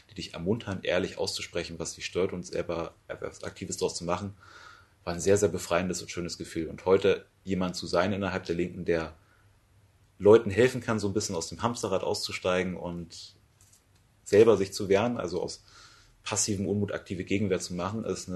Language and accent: German; Schleswig-Holstein, Germany; born there; moved away as an adult; now in Lower Saxony, Germany; ich bin 34 Jahre alt, ich bin gebürtiger Schleswig-Holsteiner, bin hier Wahlniedersachse für mein Studium hergezogen.